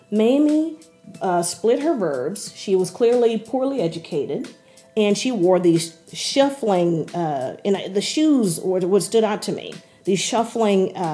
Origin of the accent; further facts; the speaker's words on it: Houston, Texas, United States; I was born and raised in Houston, Texas.